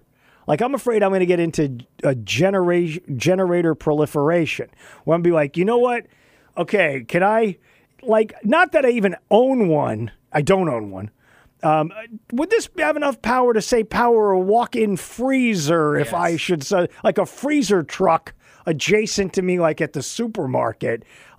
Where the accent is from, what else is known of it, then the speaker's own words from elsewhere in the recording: Texas, United States; also born or lived in Northeast, United States / San Diego, United States; I grew up in West Texas where the weather was hot. It was hot and then it was cold. I've lived in the Northeast.